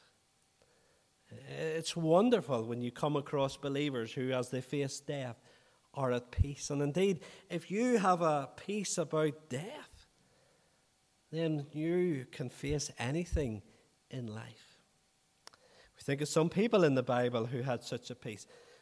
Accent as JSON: {"language": "English", "town": "Newry", "region": "Northern Ireland", "country": "United Kingdom", "tie": "born or raised there", "said": "I remember a number of years ago being at a funeral in my hometown of Newry"}